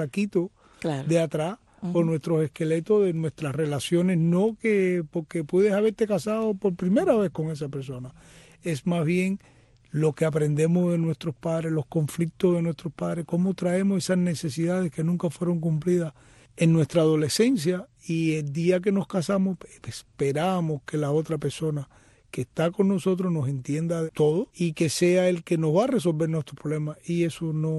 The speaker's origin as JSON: {"language": "Spanish", "region": "Havana", "country": "Cuba", "tie": "born or raised there", "lives_now": "Miami, United States", "said": "yo soy originalmente de Palatino, la ciudad deportiva, allí nací, en alrededor del Parque Palatino. Ahí fueron mis primeros años y nada, empecé a estudiar psicología aquí en Miami, no fue en Cuba. En Cuba terminé la secundaria"}